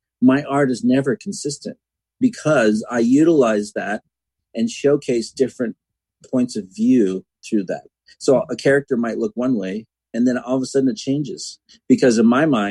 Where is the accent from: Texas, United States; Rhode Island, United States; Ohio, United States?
Texas, United States; I grew up in Texas. I'm Southern. And I mean, they don't necessarily call that Southern because it's not Georgia or whatever